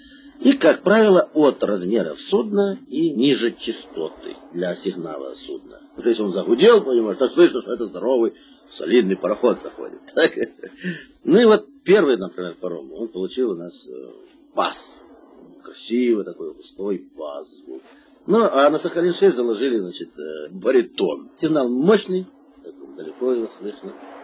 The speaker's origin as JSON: {"language": "Russian", "region": "Donbas", "country": "Ukraine", "tie": "born or raised there", "also_born_or_lived": "Karaganda, Kazakhstan / Vladivostok, Russia", "moved": "yes", "said": "родом я сам в Донбассе. Ну, видите, мы дети войны. Нас носило по стране. Куда родители, туда и мы, как говорится. Отец вот шахтер был, мать учительница. В Караганду. Папа уголь добывал."}